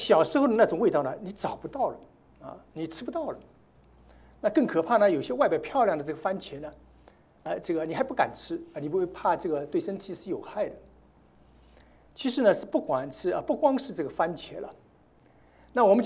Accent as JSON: {"language": "Chinese", "region": "Shanghai", "country": "China", "tie": "born or raised there", "said": "这个我记得这个小时候在上海啊，夏天的时候，有的时候跟母亲这个到菜市场小菜场去"}